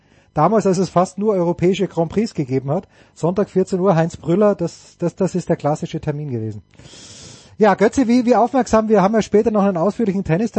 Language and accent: German; Austria; das habe ich als Österreicher.